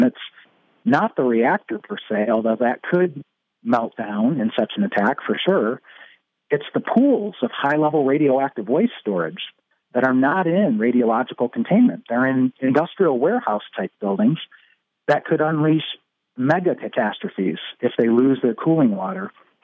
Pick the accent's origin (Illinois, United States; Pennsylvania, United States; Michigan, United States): Michigan, United States; Kalamazoo; then when I returned home, I learned of Palisades, which I hadn't known about growing up in Kalamazoo, Michigan.